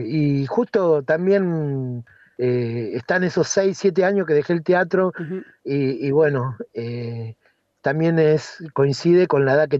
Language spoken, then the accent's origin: Spanish; Chacabuco, Buenos Aires Province, Argentina; moved away as an adult; now in La Plata, Argentina; yo nací en Chacabuco, me crié ahí, tuve mi primer formación musical, artística, ahí en Chacabuco, como músico, como actor también, y bueno, ya después en los 90 me vine a estudiar a La Plata